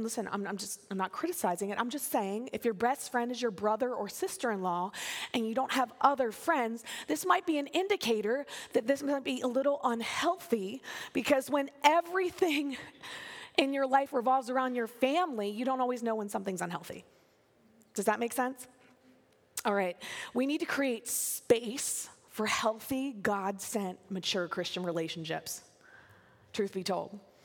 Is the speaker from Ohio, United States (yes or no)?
no; Pennsylvania, United States; we love York County. I'm from York County, born and raised.